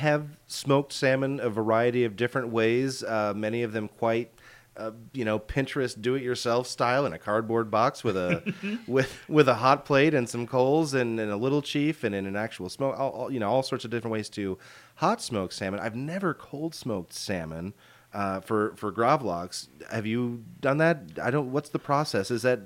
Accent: Midwest, United States; because I'm from the Midwest and we did not have salmon growing up.

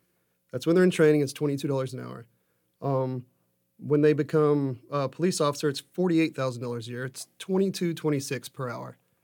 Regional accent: Texas, United States; now in Wilmington, United States; Well, I'm from Texas, so people are going to love or hate this answer.

